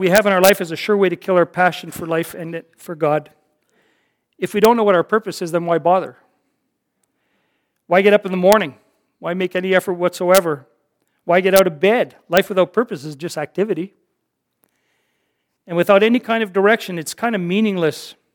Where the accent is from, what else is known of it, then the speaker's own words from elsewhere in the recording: Northwest Territories, Canada; now in Moonbeam, Canada; We had just moved to Moonbeam. Nobody knew us there, right? We come from the Northwest Territories. We were in fellowship in the churches up there.